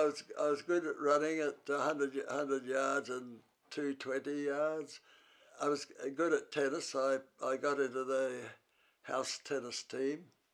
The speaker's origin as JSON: {"language": "English", "town": "Burra", "region": "South Australia", "country": "Australia", "tie": "born or raised there", "said": "I was born here in Burra, so I'm from Burra. And, well, I went to the Burra school until the first year in high school."}